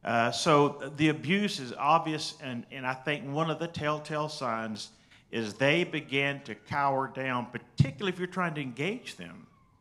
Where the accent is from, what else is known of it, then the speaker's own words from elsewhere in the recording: Georgia, United States; So other than that, I'm just … from Georgia.